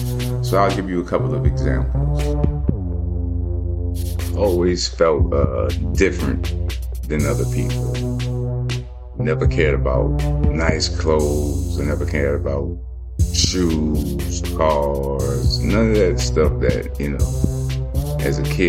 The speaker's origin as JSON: {"language": "English", "town": "New Orleans", "region": "Louisiana", "country": "United States", "said": "because I'm from New Orleans. So in New Orleans, the band, shit, that's bigger than being a football player, basketball player, essentially, because we love music."}